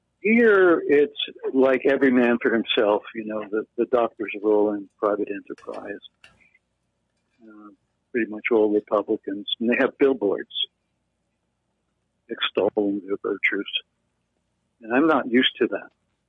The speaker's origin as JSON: {"language": "English", "region": "New York", "country": "United States", "accent": "New York", "said": "it seems like the longer I live here, the more like my New York roots come through my speech. My New York accent gets stronger"}